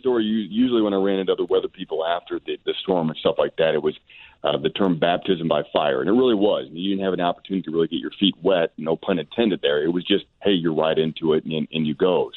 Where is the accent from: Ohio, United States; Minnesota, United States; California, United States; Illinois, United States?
Illinois, United States; I grew up in Kankakee County, actually. So I had been been living in Southern Illinois for about 10 years and went to college there.